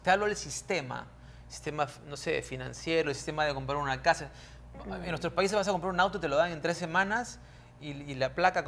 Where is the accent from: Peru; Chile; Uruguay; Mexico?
Peru; Lima; born there; Amo el Pacífico, soy hombre de la costa del Pacífico, acuérdate, yo nací en Lima.